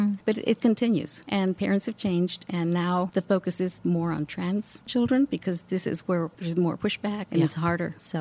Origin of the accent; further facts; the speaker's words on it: El Paso, Texas, United States; now in Houston, United States; I am from El Paso, Texas.